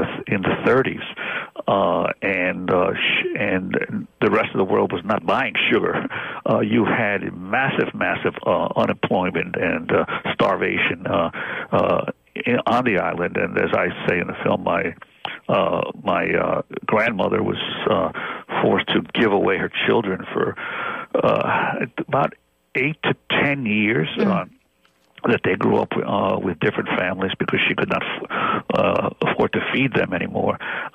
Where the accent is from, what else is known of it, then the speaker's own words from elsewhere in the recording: New York City, New York, United States; Well, clearly, in the 1950s and the early 1960s, Puerto Ricans in New York City were largely invisible people. Mm-hmm. They were mostly my My mother worked as a garment worker. My father worked as a restaurant worker